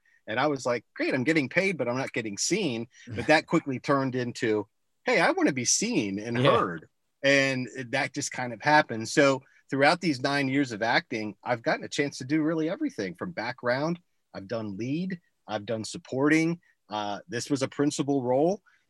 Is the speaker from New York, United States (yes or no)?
no; Lancaster, Pennsylvania, United States; I grew up in Lancaster, Pennsylvania.